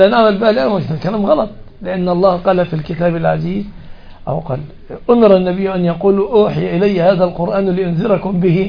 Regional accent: Egypt; عندنا في مصر مثلا قيمة عفش 100,000 جنيه

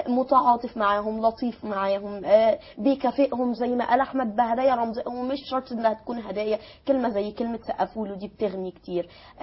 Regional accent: Egypt; احنا اكيد عندنا في مصر وزاره التربيه والتعليم

